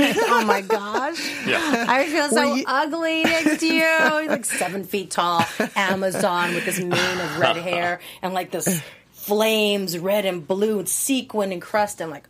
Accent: Hawaii, United States

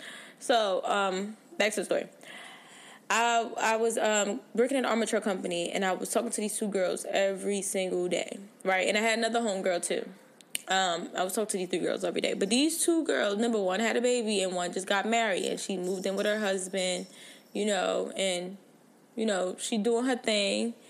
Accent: New Jersey, United States; now in Maryland, United States; So, as y'all know, I am from Jersey, brick city in the house, okay? But I currently live in Maryland, right?

